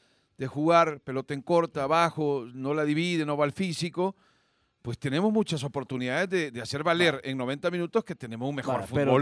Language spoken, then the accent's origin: Spanish; El Salvador